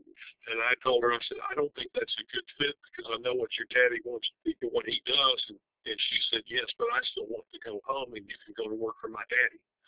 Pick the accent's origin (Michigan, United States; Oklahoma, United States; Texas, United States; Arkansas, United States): Texas, United States; Waco; As far as my background goes, I graduated from born and raised in Waco, graduated from Baylor in 1977